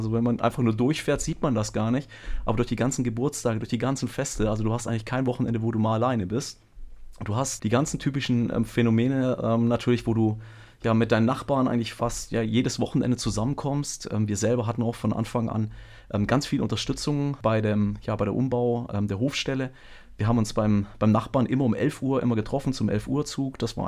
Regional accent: Fellbach, Baden-Württemberg, Germany; Also ich habe tatsächlich in meiner Heimatstadt, ich sage eigentlich in meinem Heimatdorf, aber Fellbach hatte auch schon knapp 46.000 Einwohner, also war ein bisschen größeres Dorf

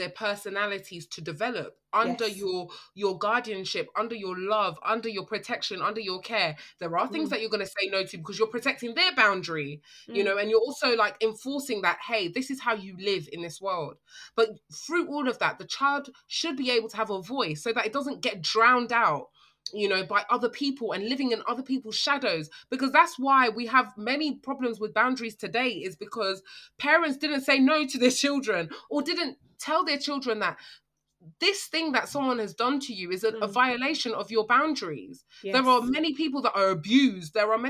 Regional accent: Ghana; Like, I think for me, I'm Ghanaian

